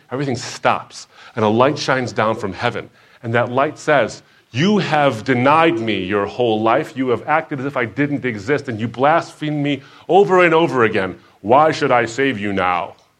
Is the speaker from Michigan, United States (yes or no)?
yes; Detroit, Michigan, United States; Now, when I grew up in the Detroit area, in the suburb I grew up in, it was largely homogenous, very, very white.